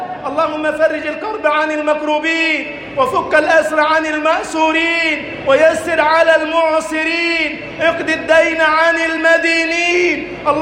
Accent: Egypt; اللهم اجعل بلدنا مصر أمناً أماناً

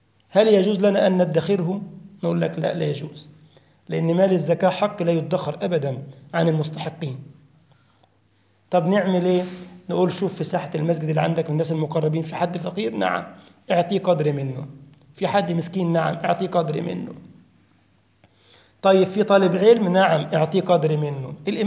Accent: Egypt; احنا عندنا في مصر أقل تذكرة ب 400 يورو

